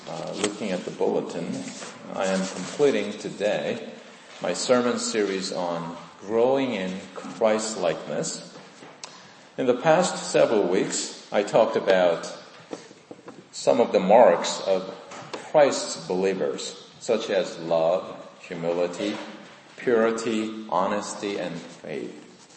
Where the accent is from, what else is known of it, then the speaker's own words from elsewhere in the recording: South Korea; moved away; Growing up in Korea, I was educated in the public school system.